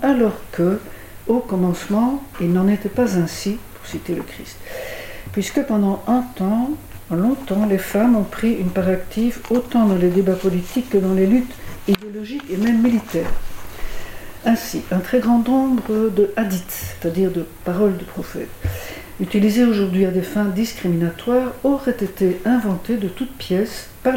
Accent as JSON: {"language": "French", "country": "Belgium", "said": "comme chez nous en Belgique, elles sont en contact."}